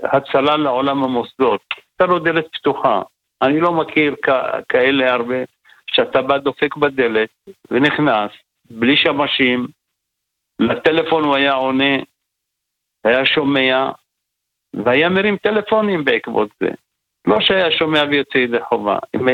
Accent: Kfar Saba, Central District, Israel; אני גדלתי בכפר סבא, עיר של מפאי.

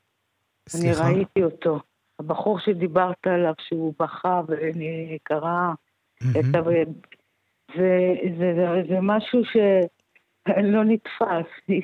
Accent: Jerusalem, Jerusalem District, Israel; אני ירושלמית

